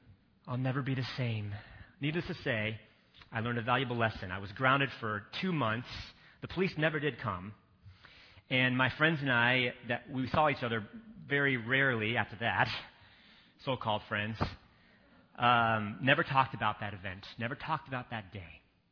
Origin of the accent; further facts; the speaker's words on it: Virginia, United States; And at one point, that area that I grew up in Virginia was all rural, all farm, but had been swallowed up by suburban sprawl.